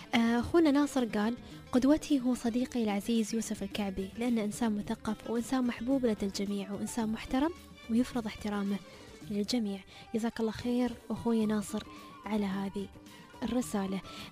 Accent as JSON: {"language": "Arabic", "country": "United Arab Emirates", "said": "نحن كشعب إماراتي"}